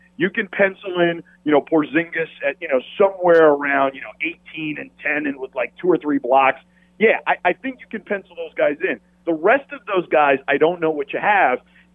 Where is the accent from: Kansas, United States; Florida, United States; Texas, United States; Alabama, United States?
Florida, United States; Miami; following the Yankees as a kid, you know, because their spring training was in Fort Lauderdale and I grew up in Miami.